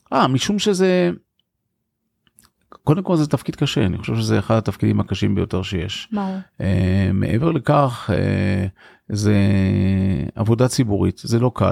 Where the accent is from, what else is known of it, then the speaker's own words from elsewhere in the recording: Givatayim, Tel Aviv District, Israel; אני למעשה גדלתי בגבעתיים.